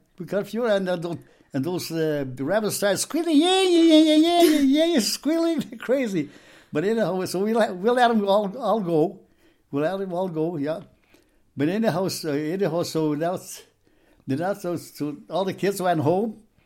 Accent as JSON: {"language": "English", "town": "Athabasca", "region": "Alberta", "country": "Canada", "tie": "born or raised there", "said": "I grew up in Athabasca in 1930."}